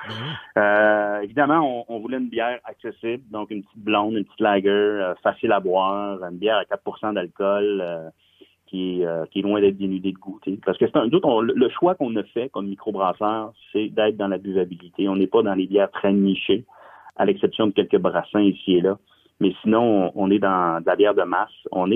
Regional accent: Roberval, Quebec, Canada; Mon village, ma ville natale, Roberval au Lac-Saint-Jean.

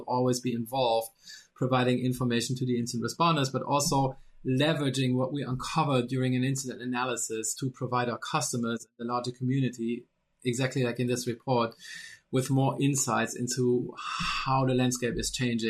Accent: Germany; especially looking at my home country, Germany here

